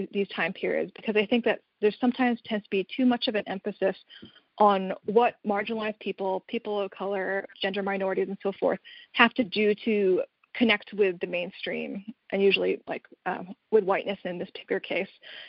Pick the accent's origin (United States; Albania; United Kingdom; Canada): Canada; I'm actually Canadian.